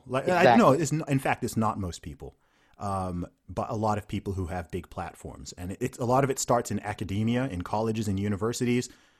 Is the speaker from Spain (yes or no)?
no; Saudi Arabia; Like I said, I grew up in Saudi Arabia.